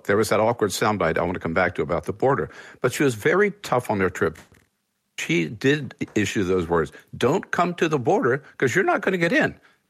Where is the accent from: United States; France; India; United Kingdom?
United States; California; I'm from California, okay?